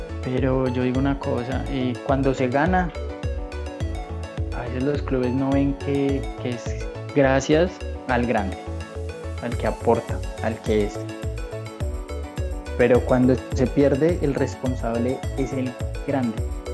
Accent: Bogotá, Colombia; moved away; Bueno, recuerda que yo vengo de Bogotá, ¿no?

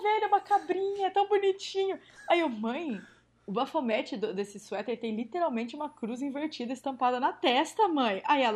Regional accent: Bauru, São Paulo, Brazil; porque eu sou de Bauru, gente, não se usa roupa de frio em Bauru. É quente demais.

